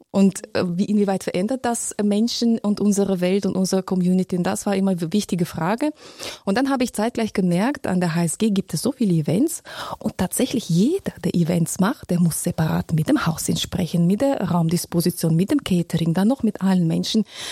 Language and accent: German; Penza, Penza Oblast, Russia; In der Tat bin ich in Russland aufgewachsen bzw. geboren, noch in der damaligen Sowjetunion. In der Stadt Penza, das ist circa 550 Kilometer südöstlich von Moskau entfernt. Eine kleine Provinzstadt in Russland mit mittlerweile 500.000 Einwohnern.